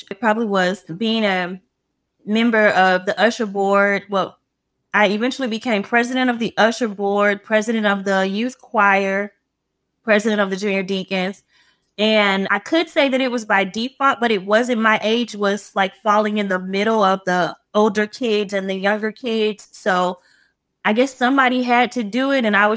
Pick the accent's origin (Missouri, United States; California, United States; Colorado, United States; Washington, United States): Missouri, United States; St. Louis; Well, I grew up here in St. Louis and moved around a lot. I started out in the Melville School District, transferred to the Normandy School District around 5th grade.